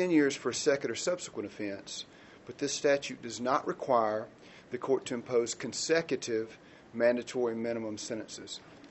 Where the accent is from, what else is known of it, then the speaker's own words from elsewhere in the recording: Appomattox, Virginia, United States; I'm from Appomattox